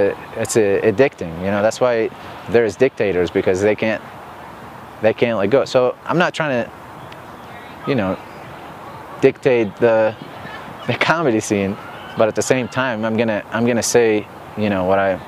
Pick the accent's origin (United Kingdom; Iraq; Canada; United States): Iraq; English is a second language; And you know, I grew up in Iraq, so like freedom of speech wasn't a thing.